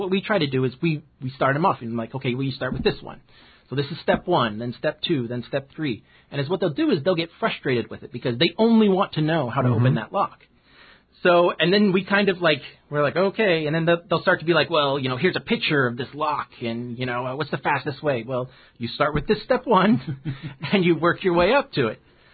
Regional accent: Oregon, United States; But I grew up in Oregon, and in Oregon we had – I'd go to the store and I'd buy like low-end quick sets.

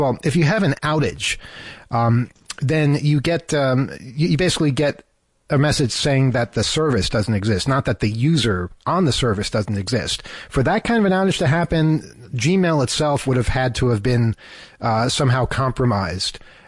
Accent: New York City, New York, United States; born or raised there

